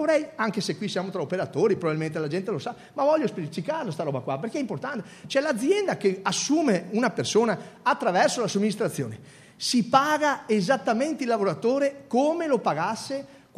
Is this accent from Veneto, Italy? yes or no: yes; Venice, Veneto, Italy; Io sono di Venezia